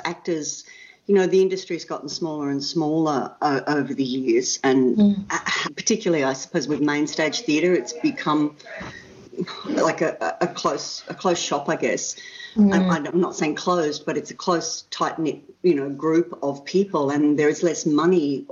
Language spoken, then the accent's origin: English; Caloundra, Queensland, Australia; I grew up in Caloundra on the Sunshine Coast